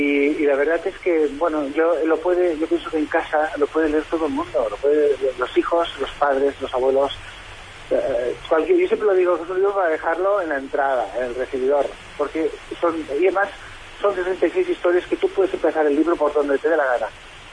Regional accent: Barcelona, Catalonia, Spain; born there; nací en Barcelona, tengo 58 años, soy economista

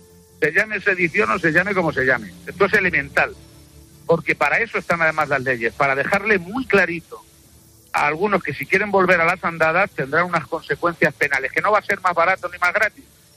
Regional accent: Consuegra, Castilla-La Mancha, Spain; Pero desde mi tierra, yo estoy hablándole ahora mismo desde los Molinos de Consuegra, que es una estampa preciosa del centro de España

